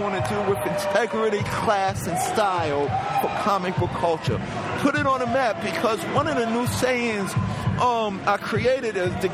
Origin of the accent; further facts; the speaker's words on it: New York City, New York, United States; I was a kid growing up in Hollis, Queens, New York.